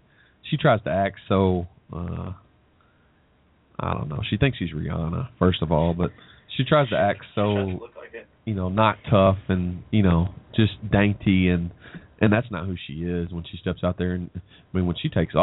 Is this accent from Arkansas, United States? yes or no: yes; Arkansas, United States; boy, it's a good thing I'm from Arkansas because I can understand